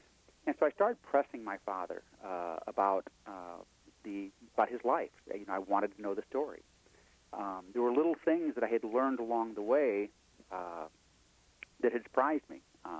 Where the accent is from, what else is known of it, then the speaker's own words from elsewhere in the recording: Kankakee, Illinois, United States; I grew up in Kankakee, Illinois, with a wonderful mother and father, but with a father who was a bread truck driver.